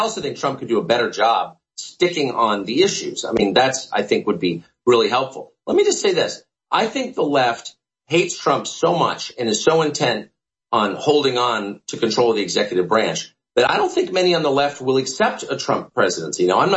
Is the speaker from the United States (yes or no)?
yes; United States; I'm an American, he's the president, I'll sort of get in line.